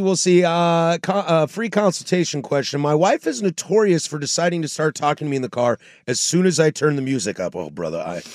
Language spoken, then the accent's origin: English; Pacific Northwest, United States; Born and raised in the Northwest, I know every single thing you're talking about.